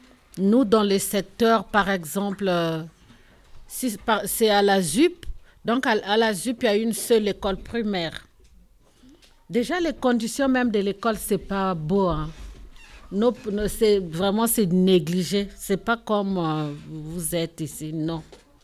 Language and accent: French; Republic of the Congo; Il y a Congo RDC et il y a Congo Brazzaville. Moi, je suis de Congo Brazzaville.